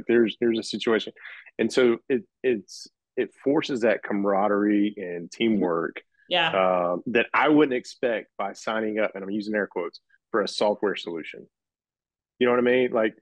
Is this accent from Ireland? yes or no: no; Alabama, United States; growing up in Alabama really relates to me.